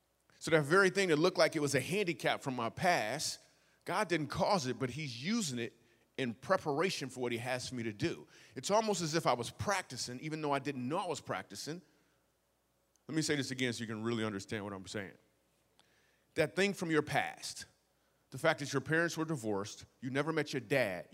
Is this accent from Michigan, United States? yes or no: yes; Michigan, United States; now in New York City, United States; I grew up in Michigan. I want to know for sure, am I really funny?